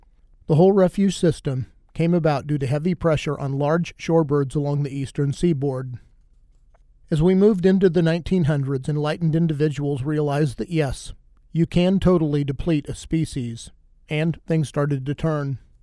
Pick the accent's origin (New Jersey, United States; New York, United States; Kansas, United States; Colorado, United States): Kansas, United States; In my home state of Kansas, in my youth, white-tailed deer were not very numerous